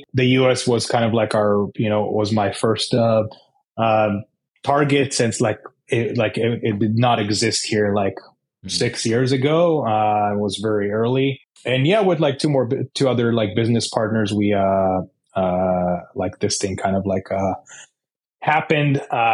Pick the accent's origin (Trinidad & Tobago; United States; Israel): Israel; Yeah, so I'm originally from Israel. I grew up there and lived there all my life.